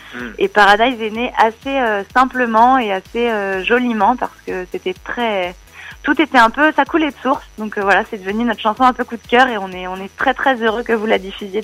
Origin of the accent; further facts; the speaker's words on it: Annecy, Auvergne-Rhône-Alpes, France; moi je suis originaire d'Annecy